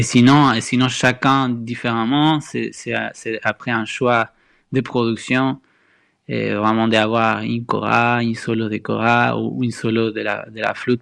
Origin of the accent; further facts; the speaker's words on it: Córdoba, Argentina; French is a second language; Chez moi, à Cordoba, le lieu où j'ai passé beaucoup plus de temps, il y a beaucoup de rivières, c'est connu pour ça, justement.